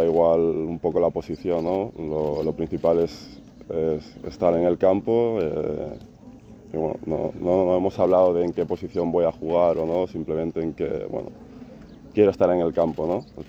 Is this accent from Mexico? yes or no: no; Galicia, Spain; yo también soy de Galicia y ya hemos estado unos días en Coruña